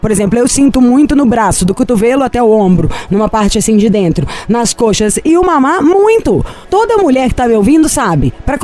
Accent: Brazil; porque eu sou brasileira, moro num país tropical.

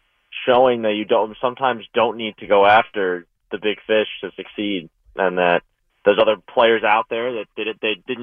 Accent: Long Island, New York, United States; and I'm from Long Island, so I'm closer to Citi Field than I am to Yankee Stadium.

